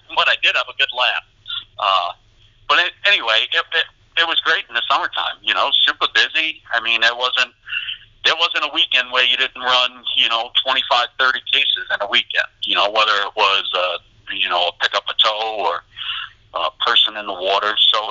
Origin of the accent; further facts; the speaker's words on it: Long Island, New York, United States; I grew up on Long Island, and that's where Fire Island was.